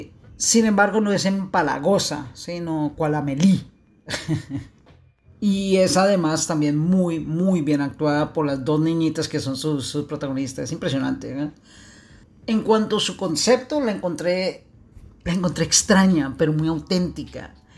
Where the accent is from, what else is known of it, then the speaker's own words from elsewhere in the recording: Colombia; Y pues como colombiano que vivió muchas vicisitudes con guerrillas y los narcos no lo viví tanto porque estaba fuera del país en esa época.